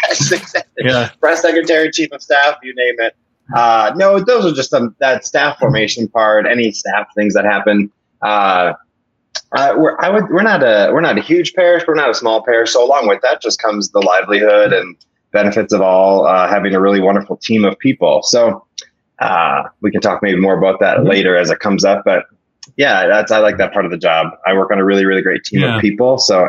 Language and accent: English; North Dakota, United States; moved away as an adult; now in La Crosse, United States; but I'm originally from North Dakota. I come from a very large family in North Dakota. And I came to La Crosse, Wisconsin for college